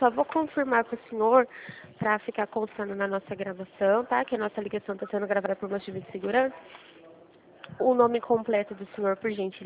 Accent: Presidente Prudente, São Paulo, Brazil; Eu sou de Presidente Prudente

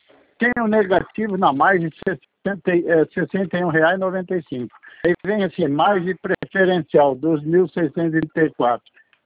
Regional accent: Mato Grosso do Sul, Brazil; porque eu sou do estado aqui de Mato Grosso, né? Do Sul.

